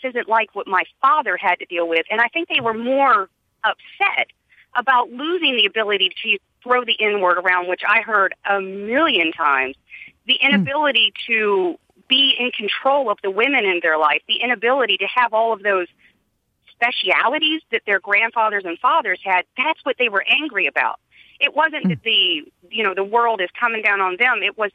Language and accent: English; Virginia, United States; And I found, now I'm from Virginia originally, a very diverse community. I grew up with many different races